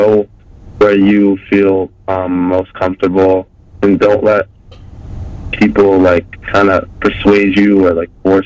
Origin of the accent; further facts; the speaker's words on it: New England, United States; Growing up in New England, I've always been a Patriots fan.